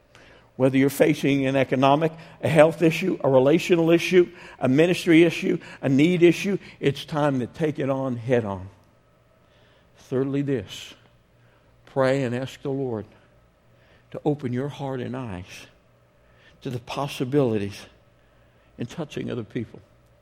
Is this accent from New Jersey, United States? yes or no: yes; New Jersey, United States; Like I said, I'm Jewish. I'm from New Jersey. I was raised outside of the church entirely, so I need answers, and the Bible gives them.